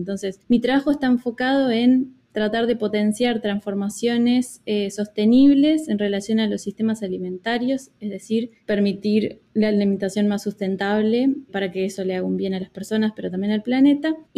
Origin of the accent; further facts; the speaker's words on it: Montevideo, Uruguay; now in Pittsburgh, United States; yo soy de Montevideo, Uruguay, aunque bueno, ahora mismo justo estoy en Pittsburgh